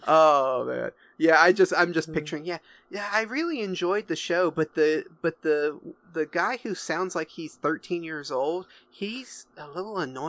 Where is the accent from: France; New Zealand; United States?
France; accent: French; He didn't like my French accent, and so he wanted to just get rid of it.